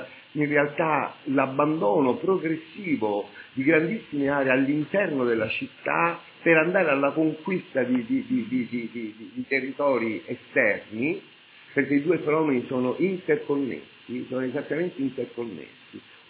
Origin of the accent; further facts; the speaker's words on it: Rome, Lazio, Italy; ma mio padre è siciliano, quindi posso parlare con cognizione di causa di tutta l'Italia, perché sono nato e cresciuto a Roma